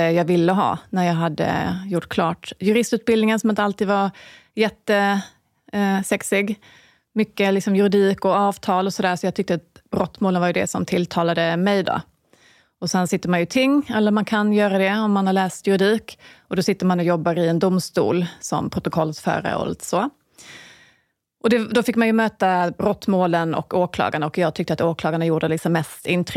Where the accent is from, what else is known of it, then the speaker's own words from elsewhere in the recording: Skåne, Sweden; Jag är från Skåne. Och lite mer väster, söderut än du, gissar jag.